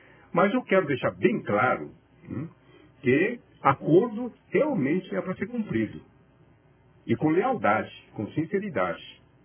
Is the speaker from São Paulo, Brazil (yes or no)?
yes; Mogi das Cruzes, São Paulo, Brazil; Nasci em Mogi. Fui criado aqui em Biritiba Sul. Tenho toda a minha família aqui em Mogi das Cruzes. E além de ser mogiano